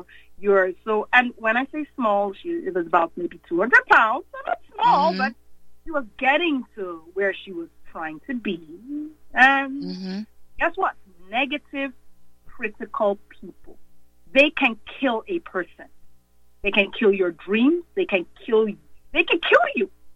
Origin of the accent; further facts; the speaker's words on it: Nigeria; also born or lived in England; now in Chicago, United States; My mother is from Guyana, which is in South America. I was born in England, but I grew up in Nigeria.